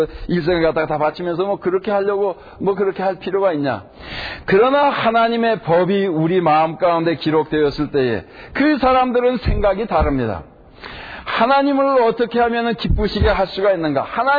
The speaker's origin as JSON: {"language": "Korean", "country": "South Korea", "moved": "yes", "lives_now": "United States", "said": "여기에서 태어났고 여기서 자랐고 여기서 학교 다녔고 아마 그래서 그렇게 생각되는지 모르겠습니다. 그러나 이제 그 한국에서 나하고 자라고 한 사람들은 어디에 가더라도 그저 한국 사람으로 남습니다."}